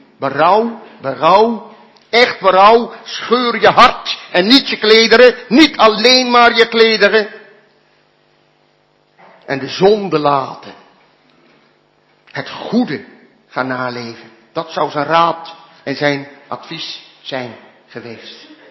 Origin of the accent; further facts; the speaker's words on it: Genderen, North Brabant, Netherlands; born there; In mijn geboortedorp Genderen was dat de Tiebrucht.